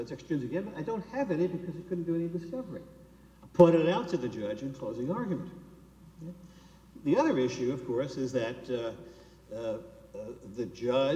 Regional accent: Queens, New York, United States; I grew up in Queens. I know 5 minutes where the Scalia family is.

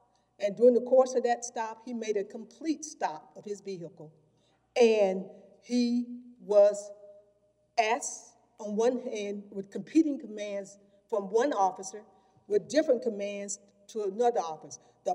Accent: Mississippi, United States; the court in Mississippi, my home state.

